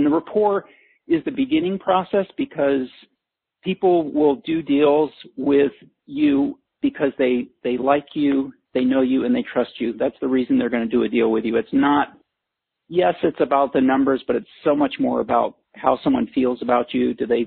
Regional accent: Naperville, Illinois, United States; Naperville. So if someone's from Chicago, Naperville is a suburb of that. I will say, hey, yeah, I grew up in Naperville.

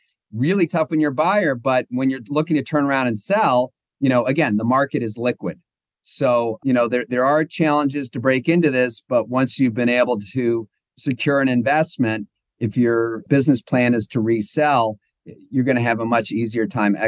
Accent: Wisconsin, United States; now in New York, United States; not that I'm a born and bred New Yorker. In fact, I told you before I grew up in Wisconsin

